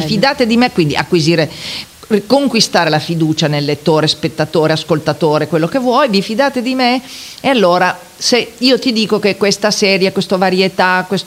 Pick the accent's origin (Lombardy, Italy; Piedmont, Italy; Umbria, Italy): Piedmont, Italy; Turin; born there; io sono nata a Torino, la mia famiglia è originaria di Trino, che è in provincia di Vercelli